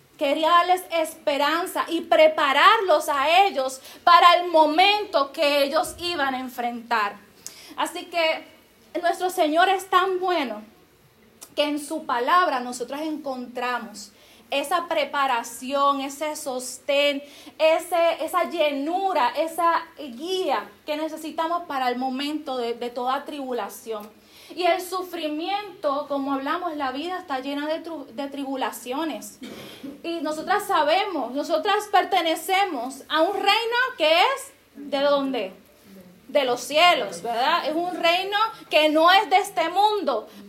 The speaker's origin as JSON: {"language": "Spanish", "country": "Puerto Rico", "said": "como dicen en mi país, Puerto Rico"}